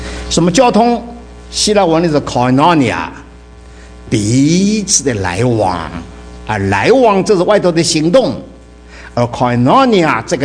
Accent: Ningbo, Zhejiang, China; 我们宁波人呢还吃一个螃蟹的

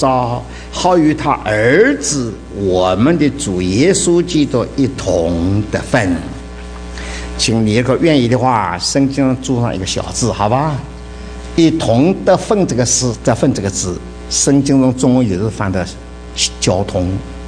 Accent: Ningbo, Zhejiang, China; 我们宁波人呢还吃一个螃蟹的

